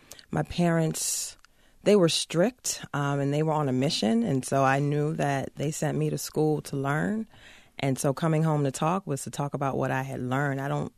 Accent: New Orleans, Louisiana, United States; And so I grew up on Xavier's campus. And New Orleans is a special place.

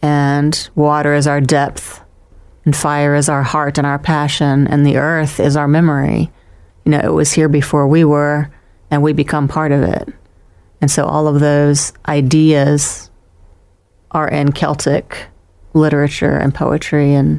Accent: Florida, United States; born there; and I was born in Florida, and so I guess all of that water speaks to me more significantly

